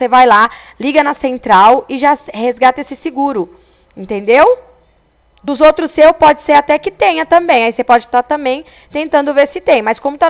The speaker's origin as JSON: {"language": "Portuguese", "region": "Minas Gerais", "country": "Brazil", "tie": "born there", "lives_now": "Ribeirão Preto, Brazil", "said": "Eu nasci em Minas"}